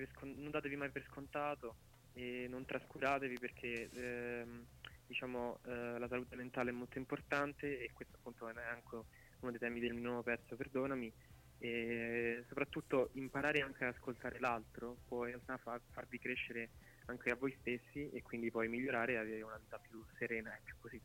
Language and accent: Italian; Rome, Lazio, Italy; io sono di Roma, diciamo che sono molto legato alla mia città